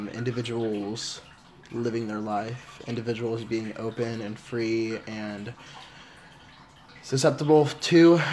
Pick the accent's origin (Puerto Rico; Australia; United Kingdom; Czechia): Puerto Rico; Coming from a Spanish, or Latino, household, being gay and being Latino weren't too common growing up in Puerto Rico.